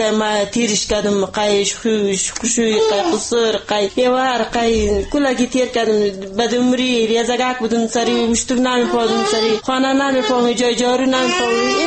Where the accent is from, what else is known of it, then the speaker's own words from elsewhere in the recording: Maidan Wardak, Afghanistan; از میدان وردگ است.